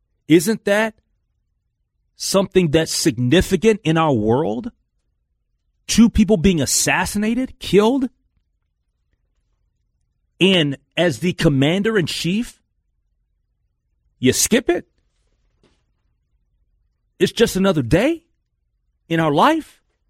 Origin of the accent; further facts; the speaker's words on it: Minnesota, United States; And as a Minnesotan, don't you feel disrespected?